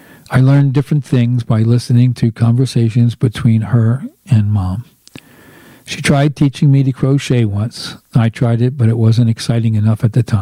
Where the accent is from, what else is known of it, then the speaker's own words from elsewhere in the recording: Baltimore, Maryland, United States; Growing up in Baltimore, if you didn't learn how to pick crabs, you would be left out of a lot of good times at the family gatherings.